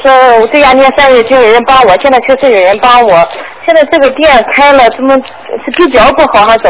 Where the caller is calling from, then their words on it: Qingdao, Shandong, China; 你好，我是青岛的。